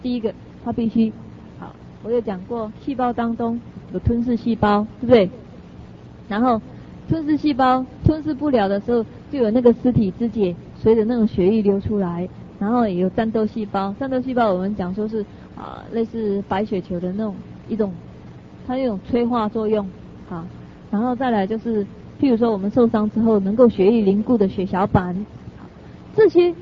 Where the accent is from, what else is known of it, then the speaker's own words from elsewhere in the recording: China; 他不像我们中国人有那种淡淡，什么都淡淡的那种水彩墨画